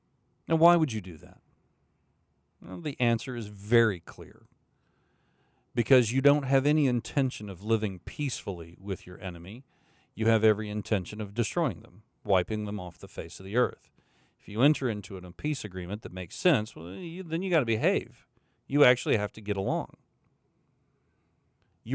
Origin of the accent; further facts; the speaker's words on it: United States; We as an American people need to support the Israeli people, plain and simple.